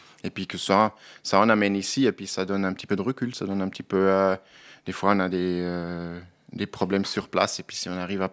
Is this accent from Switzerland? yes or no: yes; Graubünden, Switzerland; Oui, oui, moi je suis des Grisons en effet.